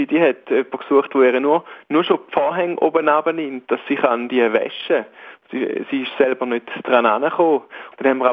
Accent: Switzerland; bei uns in der Schweiz

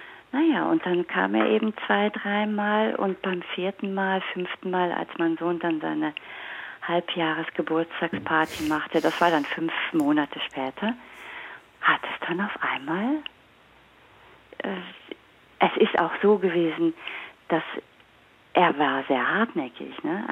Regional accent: Bonn, North Rhine-Westphalia, Germany; now in Zurich, Switzerland; ich kenne ihn aus Bonn, da wo ich aufgewachsen bin. Und er wohnt auch noch dort und ich bin in Zürich.

